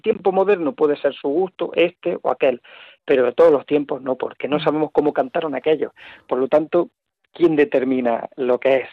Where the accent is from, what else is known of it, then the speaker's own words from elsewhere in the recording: Huétor-Tájar, Andalusia, Spain; born there; el 23 de julio en Huetortájar, que es mi pueblo de nacimiento